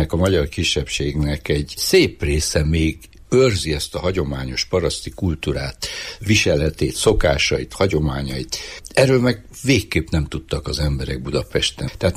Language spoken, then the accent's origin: Hungarian; Cluj-Napoca, Cluj County, Romania; now in Hungary; amikor én Kolozsvárt nevelkedtem, gyerek keskedtem, iskoláimat jártam. Én városi gyerek voltam.